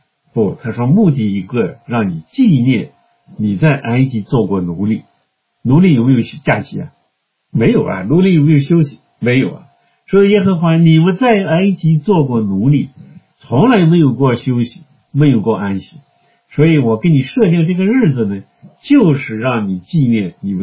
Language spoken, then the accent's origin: Chinese; China; 那这句诫命呢，在我们中国人心里面应该是要掀起很大的震动才对，因为孝敬父母在我们中国的传统当中不是律法